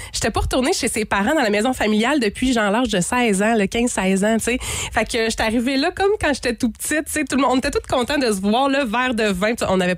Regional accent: Gatineau, Quebec, Canada; J'étais allée dans mon coin de pays, passer quelques jours à Gatineau toute seule

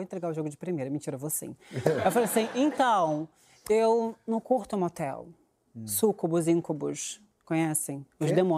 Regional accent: São Gonçalo, Rio de Janeiro, Brazil; E eu tava em São Gonçalo, porque sou de São Gonçalo. São Gonçalo pro mundo.

